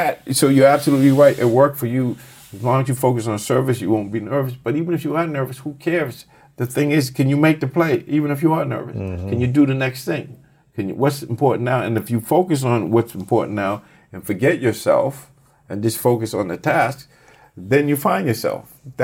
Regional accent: Boston, Massachusetts, United States; I grew up in Boston, so I watched the Celtics.

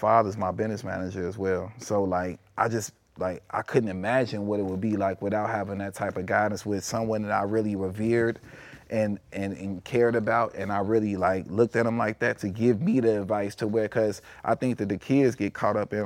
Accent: Chicago, Illinois, United States; I had like the biggest childcare daycare center when I was growing up in Chicago.

